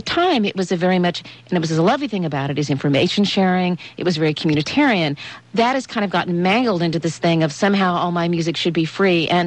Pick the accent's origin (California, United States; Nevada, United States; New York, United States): California, United States; as a Californian coming to Canada